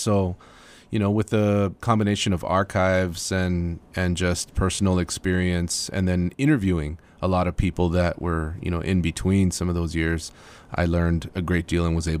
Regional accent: El Paso, Texas, United States; I grew up in El Paso in the Lower Valley. So I was familiar with that, environment and, you know, went to school with kids that were involved in gangs and stuff like that.

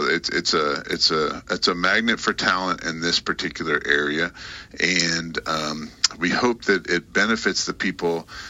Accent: Philadelphia, Pennsylvania, United States; now in Kentucky, United States; And I came here 15 years ago. I voted with my feet. I came from Philadelphia, and I came to the place that's best in the world.

